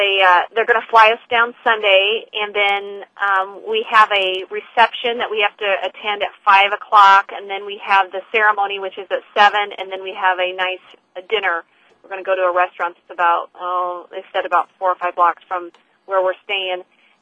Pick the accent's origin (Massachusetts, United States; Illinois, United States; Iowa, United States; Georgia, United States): Iowa, United States; also born or lived in Norfolk, Nebraska; Actually, I'm from Iowa, but I was born in Nebraska. I was born in Norfolk, Nebraska.